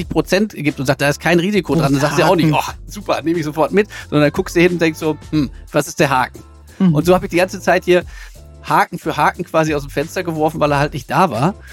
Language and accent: German; Münster, North Rhine-Westphalia, Germany; da muss ich natürlich in meiner Heimatstadt hier, wie soll ich sagen, dem Stereotyp frönen und mit dem Fahrrad fahren, aber genau, das saugt man hier mit der Muttermilch auf.